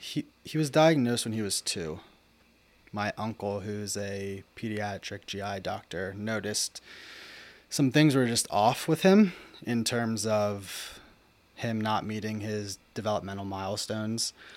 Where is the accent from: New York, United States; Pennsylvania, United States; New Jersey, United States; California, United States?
Pennsylvania, United States; Lebanon; Like you said, born and raised in Lebanon, PA. I went to Cedar Crest High School, graduated from there in 2018.